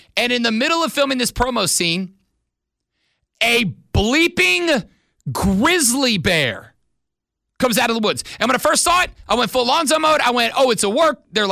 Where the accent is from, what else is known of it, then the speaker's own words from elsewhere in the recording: Florida, United States; I grew up around black bears. I'm down from Florida. It's all pine down there, big black bear territory.